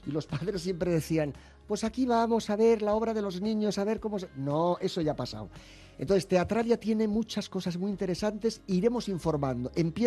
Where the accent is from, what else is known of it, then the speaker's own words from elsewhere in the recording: Madrid, Community of Madrid, Spain; También los madrileños somos castellanos.